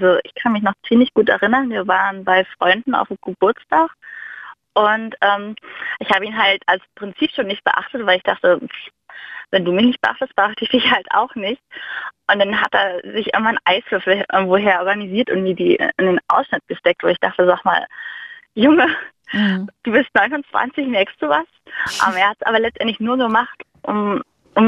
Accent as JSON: {"language": "German", "region": "Mecklenburg-Vorpommern", "country": "Germany", "said": "Also ich komme ursprünglich aus Mecklenburg"}